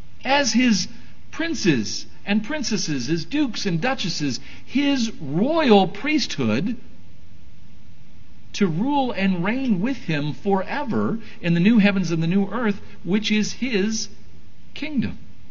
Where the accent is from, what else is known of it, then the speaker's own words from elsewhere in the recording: United States; And it's not just because we're American and we told the king off.